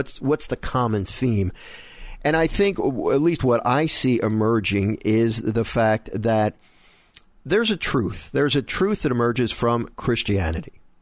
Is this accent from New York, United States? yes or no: no; Philadelphia, Pennsylvania, United States; I grew up in Philadelphia, so I was a National League fan.